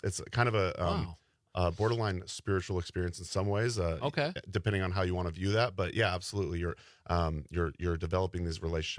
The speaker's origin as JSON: {"language": "English", "region": "Oregon", "country": "United States", "said": "say I'm from Oregon, all right? So you guys are talking about like the cold out here. I'm acclimating to the weather out here."}